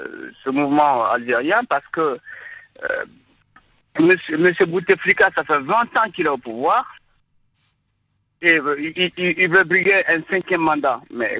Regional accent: Mali; mais en tant que Malien, qu'est-ce que cela me regarde

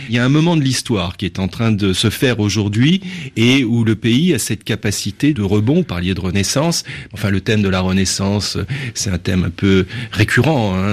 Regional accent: France; Alors, comme moi je suis français

